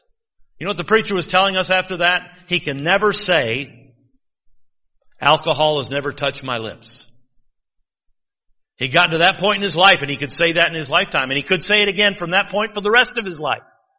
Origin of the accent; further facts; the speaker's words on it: Michigan, United States; accent: Michigan; My Michigan accent throws you off.